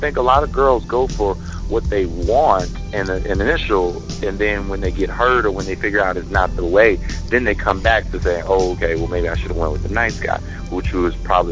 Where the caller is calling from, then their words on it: Alabama, United States; from out of Alabama.